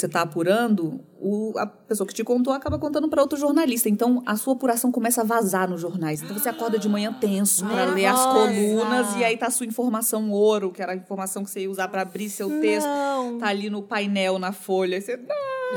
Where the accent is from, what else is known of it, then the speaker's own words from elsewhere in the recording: Brasília, Federal District, Brazil; Eu sou de Brasília e voltei a morar lá algumas vezes, porque cobrindo política é meio inevitável.